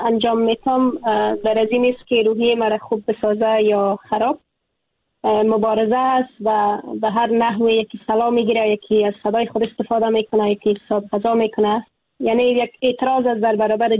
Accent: Afghanistan; moved away; اگر امروز از افغانستانم بیرون شدم در تبعید به سر میبرم

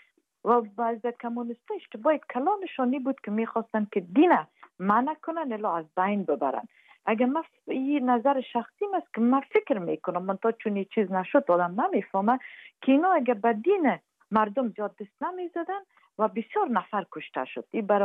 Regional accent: Afghanistan

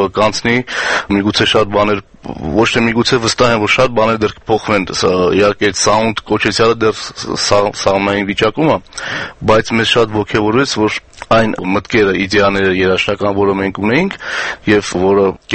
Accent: Vanadzor, Lori, Armenia; born there; Ես ծնունդով Հայաստանից եմ, իմ հայրական կողմը Թբիլիսը հայեր են, մայրական կողմս Մշեցի, բայց ես ծնվել եմ քաղաք Վանաձորում, Գիրովական։

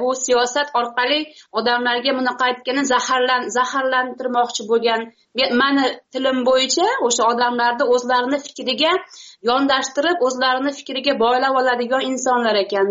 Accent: Kyrgyzstan; now in Russia; Men Qirg'izistondanman o'zi. Hozirgi kunda Rossiyada yashab kelmoqdaman.

